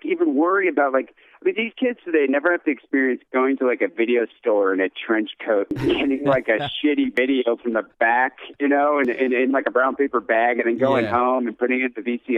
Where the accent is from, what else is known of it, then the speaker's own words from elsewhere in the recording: Michigan, United States; I grew up in Michigan, like outside of Detroit.